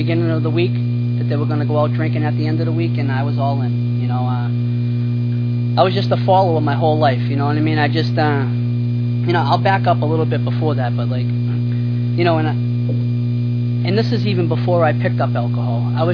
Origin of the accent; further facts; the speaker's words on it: Massachusetts, United States; Born and raised in Massachusetts.